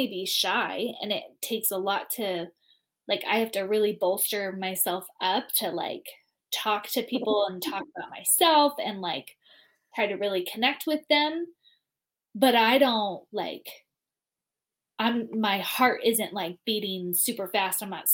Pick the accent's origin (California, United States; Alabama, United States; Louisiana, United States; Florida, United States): California, United States; I grew up in California too.